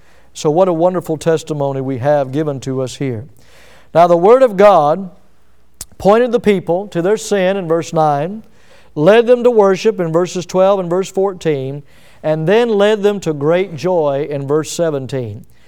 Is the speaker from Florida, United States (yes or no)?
yes; Milton, Florida, United States; born there; I am so thankful that I was born in Milton, Florida. I am so thankful that I was brought up in a Christian home.